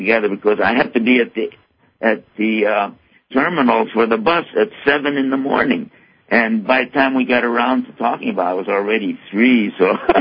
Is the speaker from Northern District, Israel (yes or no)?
no; Haifa, Haifa District, Israel; for me, having been from the land, and not necessarily from Gaza, I'm from Haifa